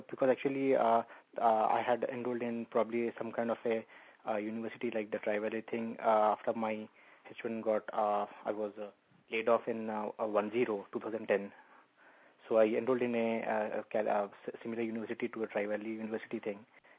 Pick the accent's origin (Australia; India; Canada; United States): India; I, being an Indian, he has got some people from those kind of countries where usually.